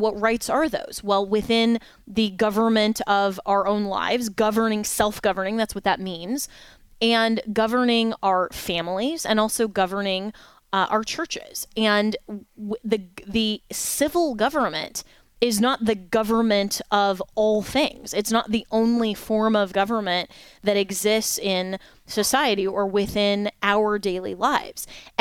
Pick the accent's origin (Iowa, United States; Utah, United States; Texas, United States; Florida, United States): Florida, United States; here in my home state of Florida